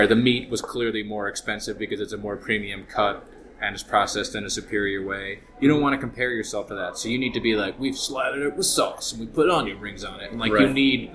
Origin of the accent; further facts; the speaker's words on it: New York, United States; Because I'm from Greater New York.